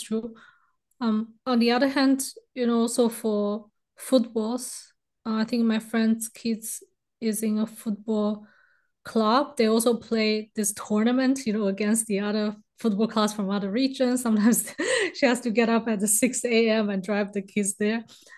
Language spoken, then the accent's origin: English; China; English is a second language; when I grew up in China or even now